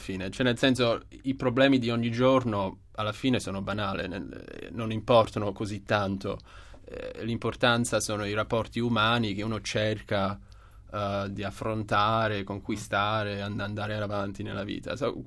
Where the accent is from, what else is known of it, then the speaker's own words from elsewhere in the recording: New York, United States; also born or lived in Rome, Italy; anche se sono nato a Roma, ho cresciuto a New York, allora sono profondamente newyorkese, i riferimenti culturali sono quelli italiani e americani.